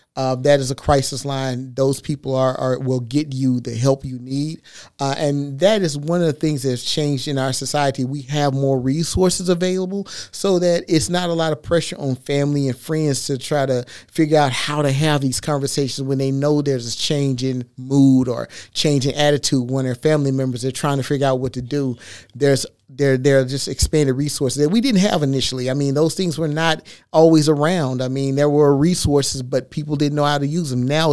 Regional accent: Texas, United States; I start off playing football, and I'm from Texas, and I was in a program

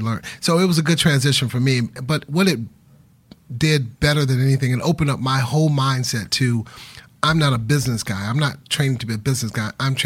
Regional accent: Detroit, Michigan, United States; So I initially came from Detroit, Michigan, with a degree from Michigan State University.

